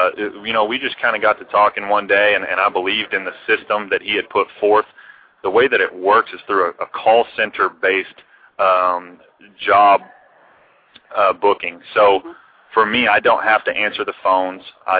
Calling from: Tulsa, Oklahoma, United States; Yeah, actually, it's a beautiful day here in Tulsa, Oklahoma. That's where I'm at.

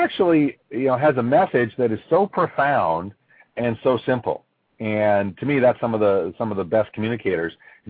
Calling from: Vancouver, British Columbia, Canada; I am from beautiful Vancouver right now

